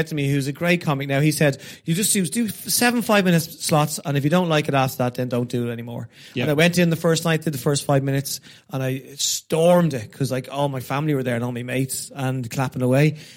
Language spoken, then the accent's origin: English; Ireland; I'm so Irish. I've got should have tried harder came into my head.